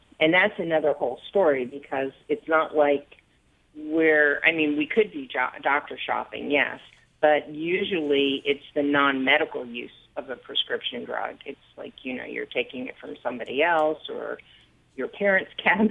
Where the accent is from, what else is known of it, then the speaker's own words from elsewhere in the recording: Florida, United States; I'm from Florida.